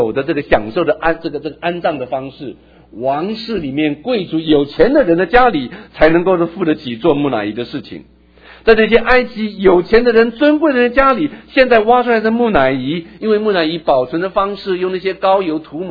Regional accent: Taitung, Taitung County, Taiwan; 我小时候是在台湾的台东长大的，那个时候台东很淳朴，淳朴的另外一个字就是比较落后。我是幼稚园的时候我们家搬到台东，我念书的小学是一个私立子弟小学，非常小的小学

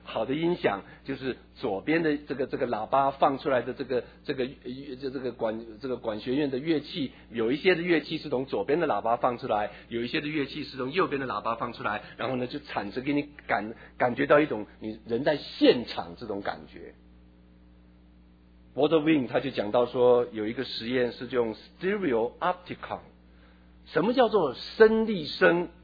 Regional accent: China; 所以我们中国人才会有一个政党的党主席被称为人类的救主

